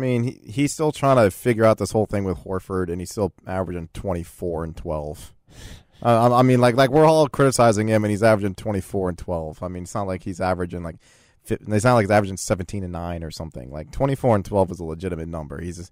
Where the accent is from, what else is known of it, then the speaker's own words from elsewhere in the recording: Michigan, United States; I cover the Sixers, but I come from Michigan. I am a big Detroit Pistons fan.